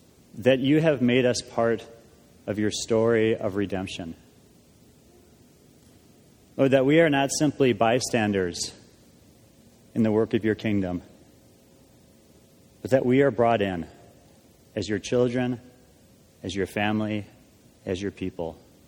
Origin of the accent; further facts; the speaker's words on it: Minnesota, United States; She grew up in Michigan. I grew up in Minnesota.